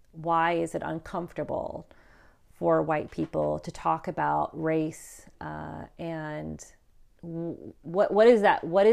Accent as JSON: {"language": "English", "country": "Morocco", "tie": "born or raised there", "said": "and then so even though I grew up in Morocco"}